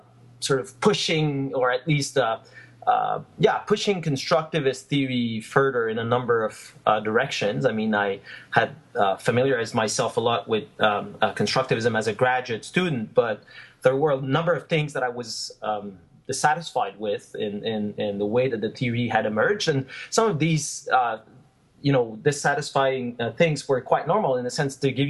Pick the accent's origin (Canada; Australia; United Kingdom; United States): Canada; Montreal, Quebec; And originally, I'm from Montreal